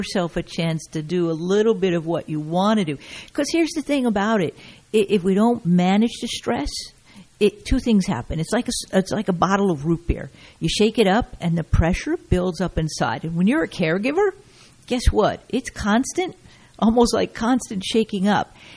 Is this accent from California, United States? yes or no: yes; California, United States; born there; also born or lived in New Jersey; And I shared that I was born in California and then went to the Midwest to go to college. But I landed in New Jersey to become a caregiver for my mom.